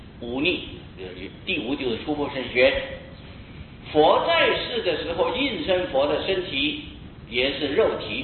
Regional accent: China; 我们中国人穿鞋子穿袜子

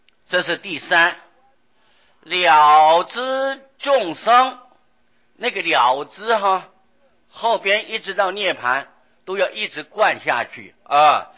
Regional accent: China; 而我们中国人呢、啊、喜欢简略

